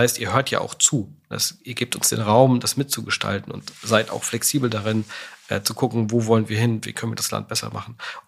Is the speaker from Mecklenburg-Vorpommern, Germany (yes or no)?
yes; Rostock, Mecklenburg-Vorpommern, Germany; Ja, genau.